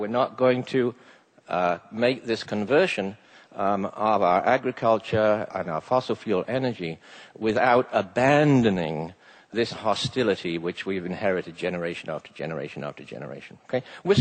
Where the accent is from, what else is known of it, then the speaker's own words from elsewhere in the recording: England, United Kingdom; When I was a boy growing up in England